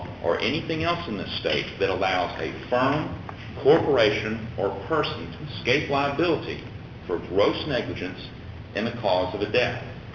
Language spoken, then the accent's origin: English; Beaumont, Texas, United States; As the Sergeant Arms said … I'm from Beaumont, Texas.